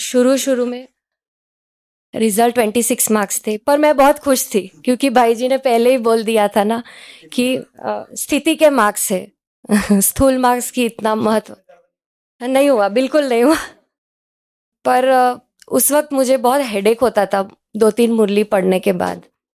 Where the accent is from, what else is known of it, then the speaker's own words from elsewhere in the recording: Surat, Gujarat, India; और मैं सूरत से हूँ